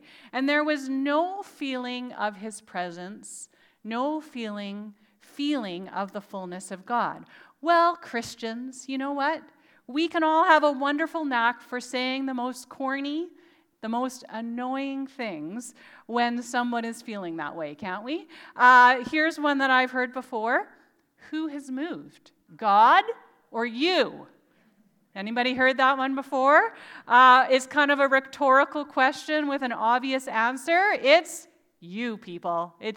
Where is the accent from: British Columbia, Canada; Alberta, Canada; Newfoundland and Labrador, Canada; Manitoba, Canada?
British Columbia, Canada; Nanaimo; And I grew up in Nanaimo, so I, my whole life, have dreamt of doing this West Coast Trail.